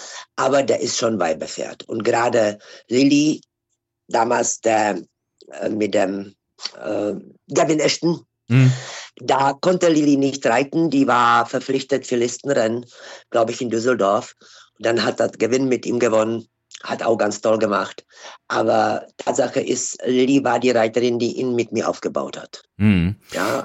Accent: Czechia; German is a second language; ich komme aus Bissl, Tschechien.

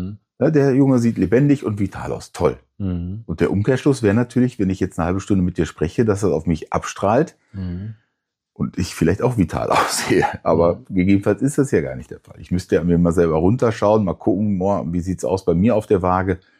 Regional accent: Datteln, North Rhine-Westphalia, Germany; Ich komme aus Datteln

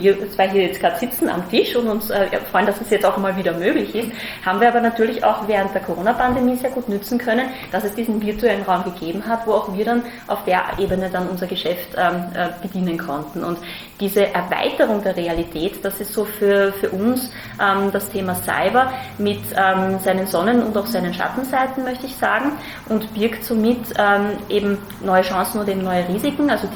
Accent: Austria; an meinem Akzent hört man, dass ich keine Deutsche bin. Also ich bin tatsächlich selber Österreicherin

